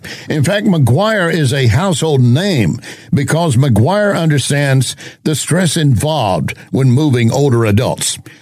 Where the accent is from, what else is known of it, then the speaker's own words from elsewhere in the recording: United States; I grew up in the Permian Basin. My dad was an oil man.